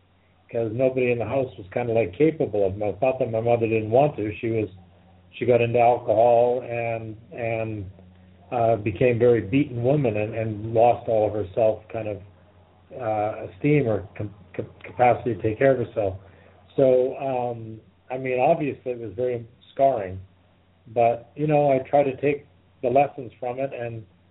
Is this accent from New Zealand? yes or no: no; British Columbia, Canada; also born or lived in Kitchener, Ontario; Well, I was born in Kitchener, that's correct, which is right near Toronto. And at 3, we moved to British Columbia, which near in Vancouver.